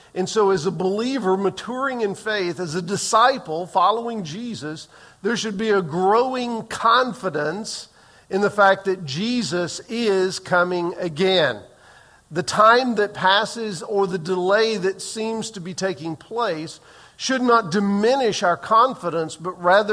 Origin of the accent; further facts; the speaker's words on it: the South, United States; I grew up in the South, though. I mean, everybody was honey and sugar and baby